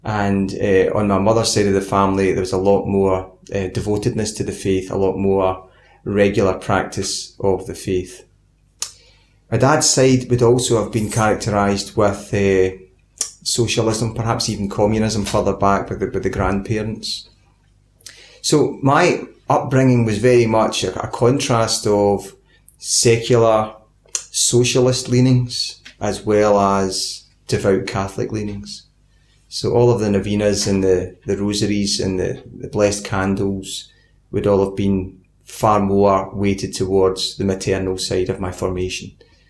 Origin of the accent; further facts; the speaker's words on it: Scotland, United Kingdom; now in Australia; I am originally from Scotland, currently living in Australia. I'm 46 years of age, married to my wife Tracy, and we have four beautiful children.